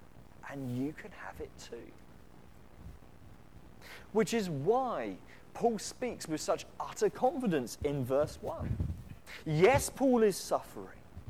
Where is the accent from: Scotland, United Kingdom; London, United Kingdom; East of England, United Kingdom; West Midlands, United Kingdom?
East of England, United Kingdom; Saxmundham; Now, when I was growing up in Suffolk, I grew up in Saxmundham, which is a much smaller town of about 4,000 people, right on the far east of the county